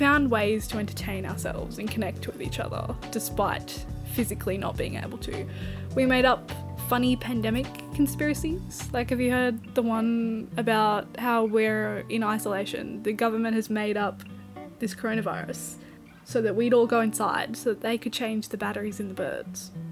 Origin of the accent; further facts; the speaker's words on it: Australia; I'm Australian.